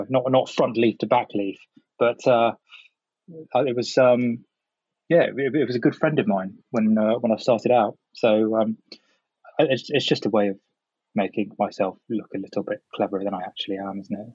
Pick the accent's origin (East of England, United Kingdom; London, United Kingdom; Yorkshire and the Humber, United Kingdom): London, United Kingdom; I grew up in West London.